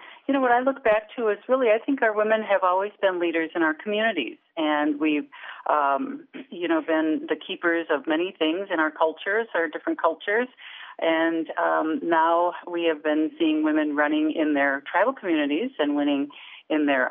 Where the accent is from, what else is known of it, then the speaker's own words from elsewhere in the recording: Carlton, Minnesota, United States; also born or lived in Cloquet; I was born in Cloquet, Minnesota, and raised in Carlton. Those are two cities just a little south of Duluth.